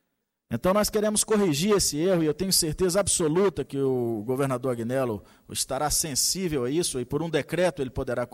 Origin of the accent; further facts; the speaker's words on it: Northeast Region, Brazil; now in Brasília, Brazil; como nordestinos que migramos e fizemos a nossa vida aqui